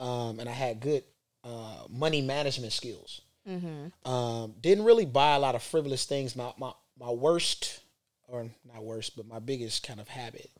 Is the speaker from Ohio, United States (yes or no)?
yes; Cleveland, Ohio, United States; moved away; For everybody that don't know, I'm from Cleveland, Ohio. I'm living in California since 2006.